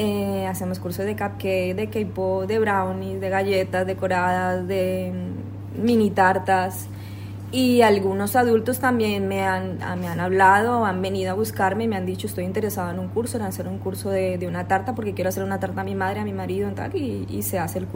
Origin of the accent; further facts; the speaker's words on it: Colombia; now in Spain; Luego en Colombia, porque yo soy de Colombia, sí. Hice allí cursos de repostería.